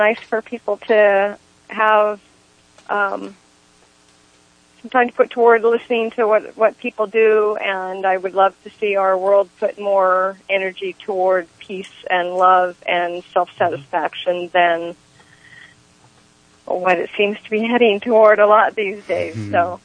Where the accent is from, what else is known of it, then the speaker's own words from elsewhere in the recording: Ukiah, California, United States; I'm from Ukiah.